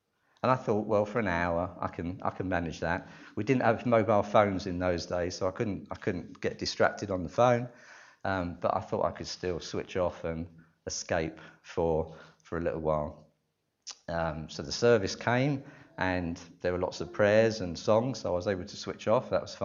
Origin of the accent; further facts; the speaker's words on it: London, United Kingdom; I grew up in North London and went to a church there